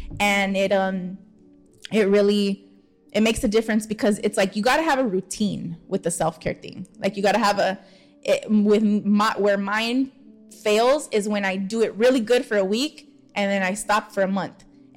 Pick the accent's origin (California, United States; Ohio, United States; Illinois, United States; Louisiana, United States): California, United States; Pasadena; Molly's from Pasadena. I'm from Pasadena as well. But I feel like I'm from Pasadena, but I know LA.